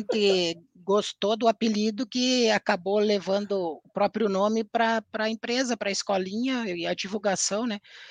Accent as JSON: {"language": "Portuguese", "town": "São Miguel das Missões", "region": "Rio Grande do Sul", "country": "Brazil", "tie": "born or raised there", "said": "Sou natural de São Miguel das Missões, nasci lá em 68, estou com 51 anos, agora em agosto faço 52 anos."}